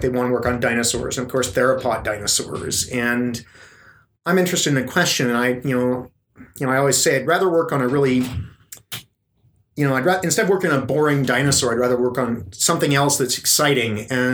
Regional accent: Alaska, United States; I grew up in Alaska, right on the coast

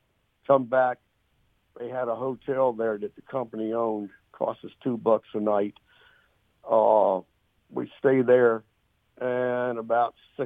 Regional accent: the South, United States; accent: Southern; he had a heck of a time understanding me with my Southern accent, which is pretty much gone now.

